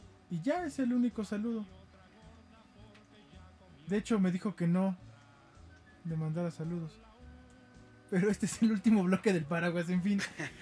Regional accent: Mexico; Pero pues yo soy mexicano y les digo

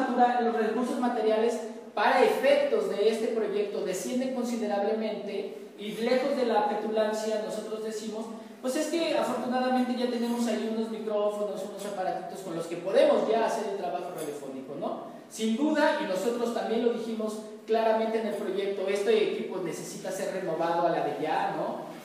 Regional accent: Santo Tomás Ajusco, Mexico City, Mexico; Nosotros somos de Santo Tomás Ajusco

